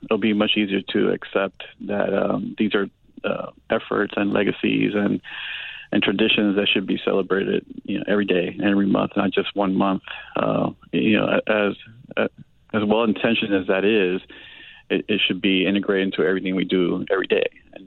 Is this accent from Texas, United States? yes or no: no; Miami, Florida, United States; also born or lived in New York; I'm from Miami. I grew up in Miami. I was born in New York.